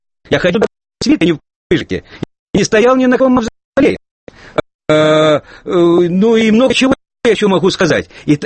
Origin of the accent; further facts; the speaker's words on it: Kyiv, Ukraine; Я родом из Киева. У меня там могилы предков. Да и сейчас родственники живут.